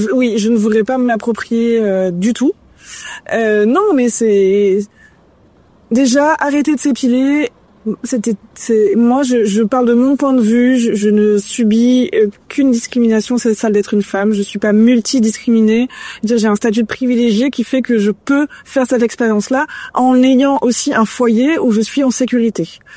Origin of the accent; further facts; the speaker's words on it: Grand Est, France; Et moi je suis alsacienne, donc c'est pas très loin.